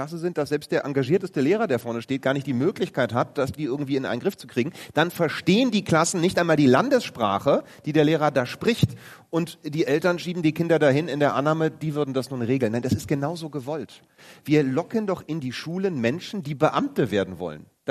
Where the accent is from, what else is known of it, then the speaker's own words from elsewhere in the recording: Berlin, Germany; ich komme aus Berlin